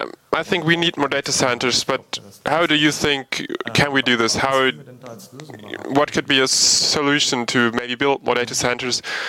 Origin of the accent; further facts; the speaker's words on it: Finland; English is a second language; So, my apologies for speaking English. My German is quite limited. I'm from Finland.